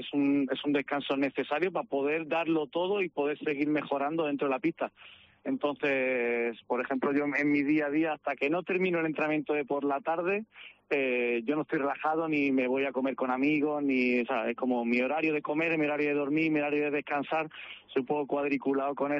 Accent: Málaga, Andalusia, Spain; yo soy de Málaga

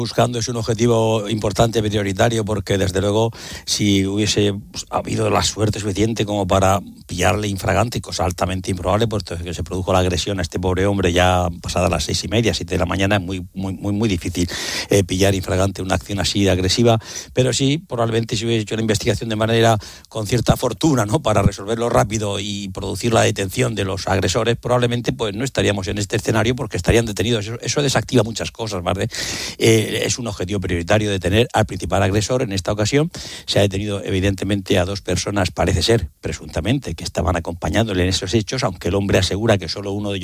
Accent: Region of Murcia, Spain; es que es mi tierra, ¿vale? Y yo vivo a 20 kilómetros de Torre Pacheco. Lo conozco bien.

